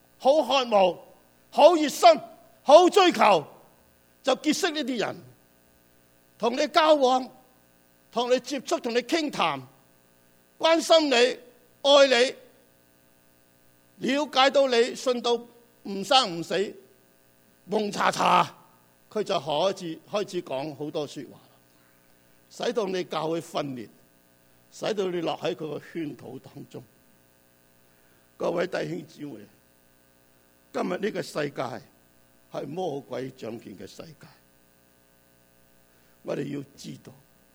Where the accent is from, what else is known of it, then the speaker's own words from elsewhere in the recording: China; 在我们中国河南，你看我们中国人多骄傲。